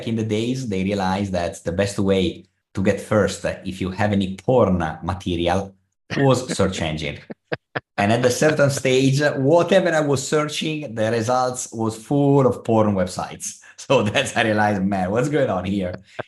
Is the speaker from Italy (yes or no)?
yes; Italy; now in Dubai, United Arab Emirates; As all of you can probably guess from my accent that I'm Italian, but for the last 17 years, I'm based in Dubai.